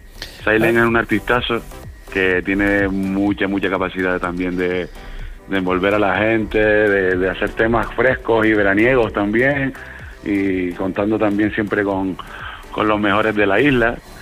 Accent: Telde, Canary Islands, Spain; De Telde soy yo.

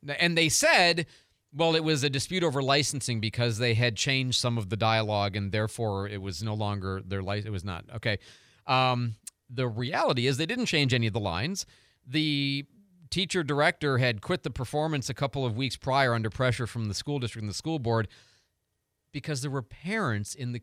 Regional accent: St. Louis, Missouri, United States; And it was particularly interesting only because I'm from St. Louis.

